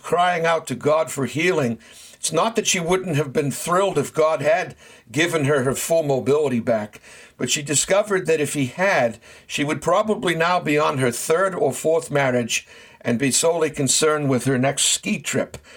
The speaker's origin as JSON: {"language": "English", "town": "Boston", "region": "Massachusetts", "country": "United States", "tie": "born or raised there", "lives_now": "Philadelphia, United States", "said": "Talk radio had been humming along quite nicely within my hometown of Boston"}